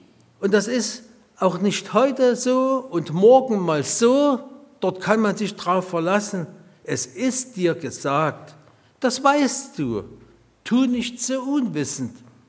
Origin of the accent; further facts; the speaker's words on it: Chemnitz, Saxony, Germany; Und um dass wir als Chemnitzer dort eine Rolle spielen bei der Grundgesetzfeier